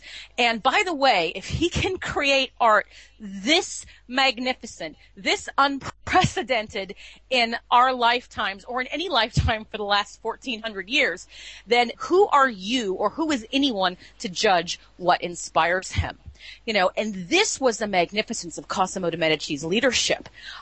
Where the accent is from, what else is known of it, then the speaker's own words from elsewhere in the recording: California, United States; As a Californian, I was so disgusted by it.